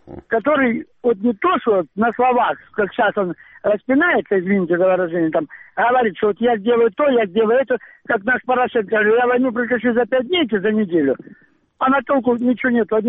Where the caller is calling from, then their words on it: Sievierodonetsk, Luhansk Oblast, Ukraine; Северодонецк.